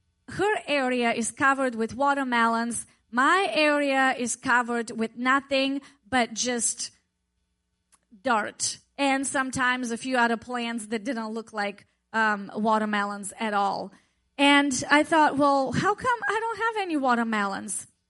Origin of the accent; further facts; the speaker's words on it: Bulgaria; English is a second language; When I was growing up in Bulgaria, my grandma would teach me how to plant seeds in the garden.